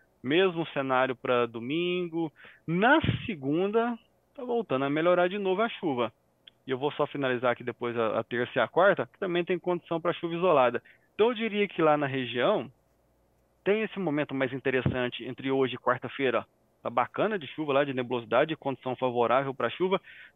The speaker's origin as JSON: {"language": "Portuguese", "region": "Minas Gerais", "country": "Brazil", "said": "Ah, eu, como mineiro, deveria conhecer onde fica esse município"}